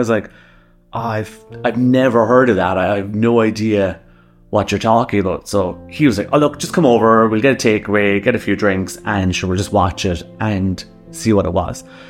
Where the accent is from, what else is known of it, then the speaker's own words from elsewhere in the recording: Millstreet, County Cork, Ireland; So I grew up in Mill Street, County Cork.